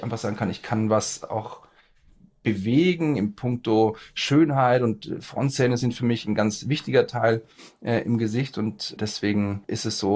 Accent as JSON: {"language": "German", "town": "Erlangen", "region": "Bavaria", "country": "Germany", "tie": "born or raised there", "lives_now": "Nuremberg, Germany", "said": "bin geboren in Erlangen, bin dort zur Schule gegangen, habe da auch studiert."}